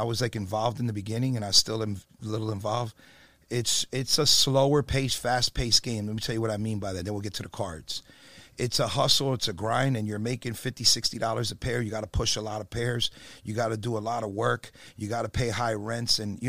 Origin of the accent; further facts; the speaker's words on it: Perth Amboy, New Jersey, United States; I'm from Jersey originally.